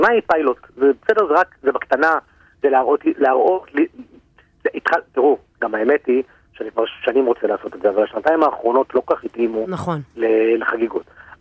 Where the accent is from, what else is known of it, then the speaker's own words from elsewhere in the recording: United States; now in Israel; ותמיד בתור ילד, אני גדלתי בארצות הברית.